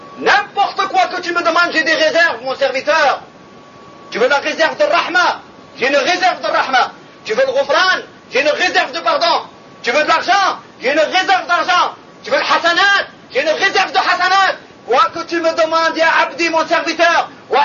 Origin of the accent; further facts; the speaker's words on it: Marseille, Provence-Alpes-Côte d'Azur, France; je suis marseillais en tout cas hein